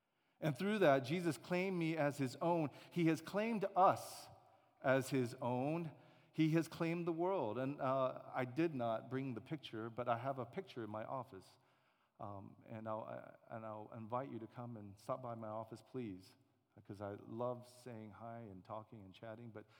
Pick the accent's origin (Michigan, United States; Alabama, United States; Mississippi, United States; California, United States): Alabama, United States; Montgomery; accent: Alabama accent; you might hear a slight accent that I have, and that's because I'm from Montgomery, Alabama. And so that's my Alabama accent. And so that's where I grew up.